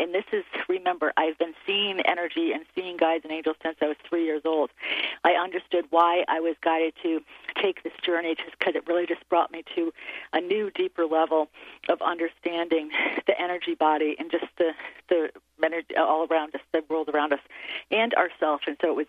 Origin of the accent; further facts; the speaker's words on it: Connecticut, United States; I'm from Connecticut, they were rooting for the Patriots.